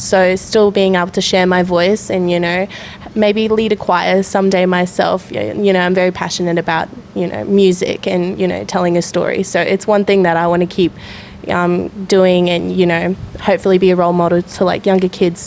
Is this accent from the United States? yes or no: no; Cairns, Queensland, Australia; So I've born and raised in Cairns